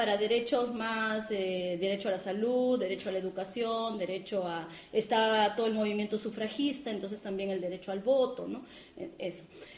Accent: Peru; en mi país, en el caso del Perú

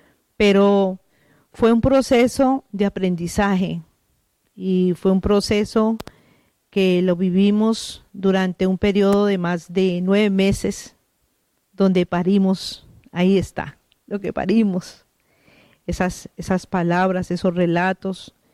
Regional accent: Colombia; also born or lived in Ecuador; now in Spain; no solamente salimos de Colombia, en mi caso, estaba exiliada en otro país y hasta ese lugar, como fue Ecuador, llegó la persecución y me trajeron a España.

